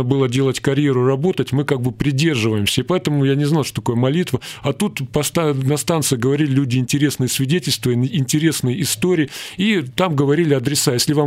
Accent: Maykop, Adygea, Russia; born there; Родился я в Краснодарском крае, это Адыгея, Майкоп.

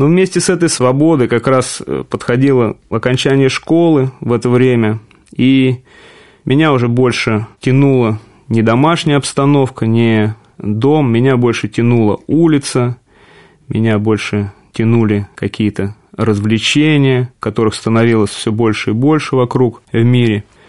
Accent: Michurinsk, Tambov Oblast, Russia; Я родом из Тамбовской области, из города Мичуринска, знаменитого.

